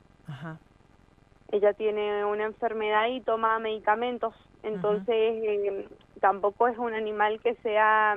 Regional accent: Las Compuertas, Mendoza, Argentina; Nosotros somos de Las Compuertas.

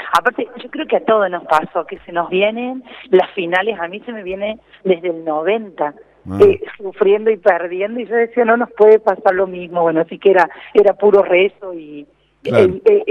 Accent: Villa Dolores, Córdoba, Argentina; Pues porque soy del interior de Córdoba.

